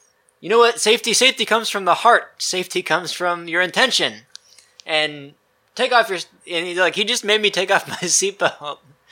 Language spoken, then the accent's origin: English; United States; So I just put on my seatbelt as instinct because I grew up in America. That's what we do.